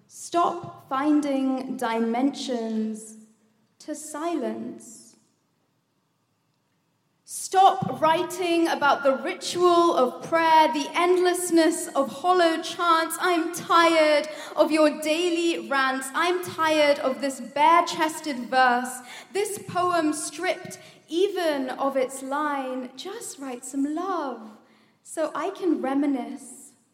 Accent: India; now in United Kingdom; I am Indian and she is Pakistani, and it saddens me that to this day, even in the UK, the trauma of the partition lives on.

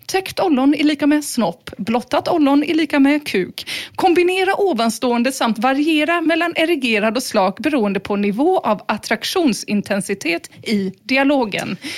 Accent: Rolfstorp, Halland County, Sweden; Ja, jag är ju från Rolfstorp

